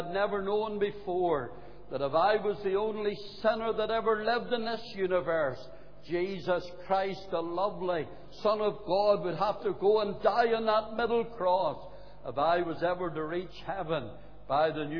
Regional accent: Belfast, Northern Ireland, United Kingdom; as a young boy growing up in East Belfast in the shipyard area

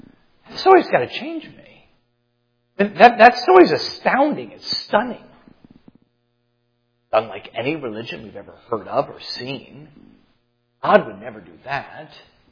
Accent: United States; but I think it's also because we're American.

